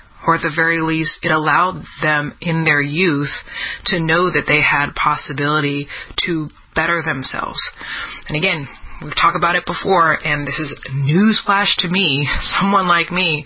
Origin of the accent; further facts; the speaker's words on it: District of Columbia, United States; how I grew up in the District of Columbia, we were surrounded by all sorts of black folks.